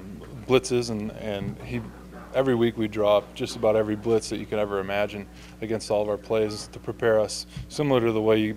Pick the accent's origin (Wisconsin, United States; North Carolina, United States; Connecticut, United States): Wisconsin, United States; I grew up in Wisconsin, and obviously Michigan's very close by.